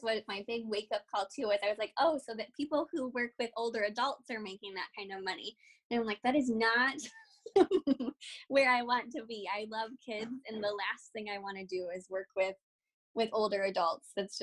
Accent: Michigan, United States; but I came back home where I'm from Michigan, for field work.

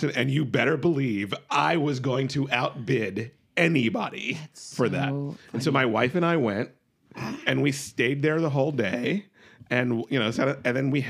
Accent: Delaware, United States; Literally, a friend of mine from Delaware. I'm from Delaware.

